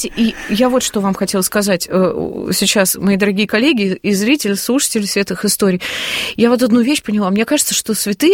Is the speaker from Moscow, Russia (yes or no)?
yes; Moscow, Russia; Мы такие, мы из Москвы